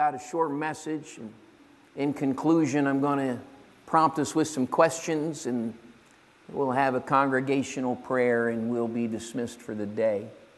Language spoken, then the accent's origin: English; Ohio, United States; I'm raised in Ohio, and I was back in my hometown not long ago. And while there, I attended the church that I was raised in.